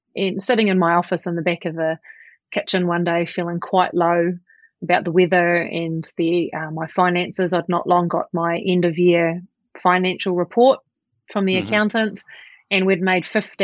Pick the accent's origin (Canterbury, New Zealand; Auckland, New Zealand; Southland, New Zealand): Southland, New Zealand; Invercargill; So I went off to your version, a TAFE, our version, a Polytech in Invercargill in my hometown, and did a 2-year diploma in hospitality management